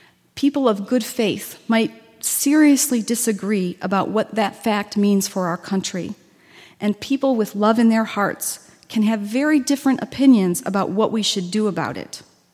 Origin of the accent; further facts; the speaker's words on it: United States; And so my grandparents were born citizens of the United States, and I'm an American.